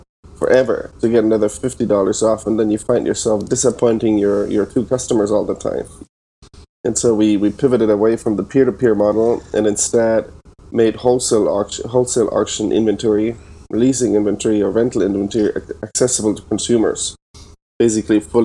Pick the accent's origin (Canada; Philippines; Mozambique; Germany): Germany; English is a second language; moved away as an adult; now in United States; I'm from Germany originally. You can hear I'm not from the US. I moved to the US in 2011 to go to business school.